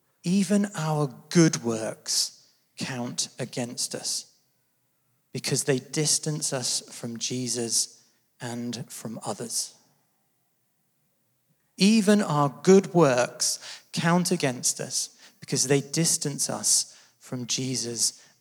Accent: England, United Kingdom; Because we are English, after all.

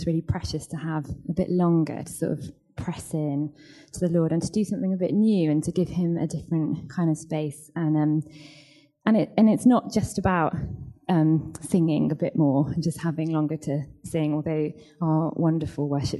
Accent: East Midlands, United Kingdom; now in London, United Kingdom; I'm not from London. I'm from, well, technically the Midlands, but you will all know it as the North, from Derbyshire.

